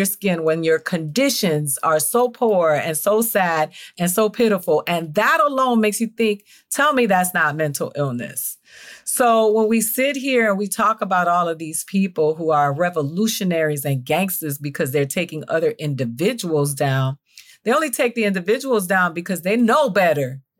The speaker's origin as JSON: {"language": "English", "town": "Miami", "region": "Florida", "country": "United States", "said": "I'm from Miami too, and you my hero."}